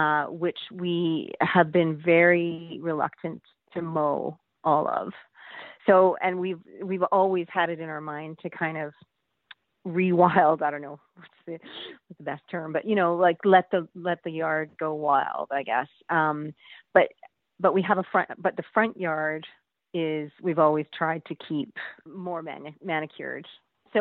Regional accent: Calgary, Alberta, Canada; when I grew up in Calgary, there was a lot, I suppose, like across Canada

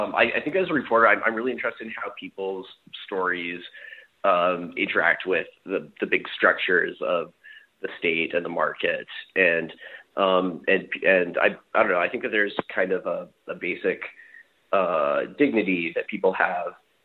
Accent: Victoria, British Columbia, Canada; Yeah, I'm from Victoria. I grew up in Victoria, BC.

